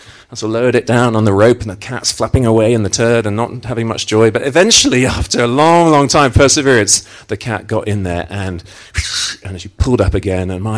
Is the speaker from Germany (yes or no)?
no; United Kingdom; Now, talking as a Brit, you know, our national pastime is moaning.